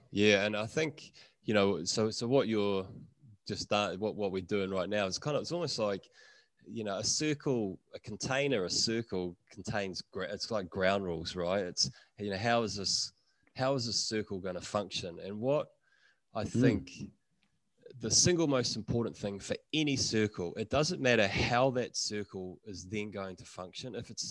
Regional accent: New Zealand; you know, one of the classic things in English language, and I'm a New Zealander, and I find that New Zealanders are, you know, superstars at this particular form of speaking.

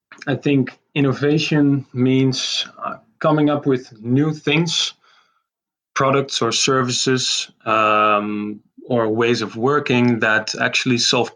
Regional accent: Netherlands; English is a second language; I'm from the Netherlands. I'm actually from a small farmer's town in the mid-east of the country. But when I grew older, I moved to Nijmegen, which is also the city I studied at.

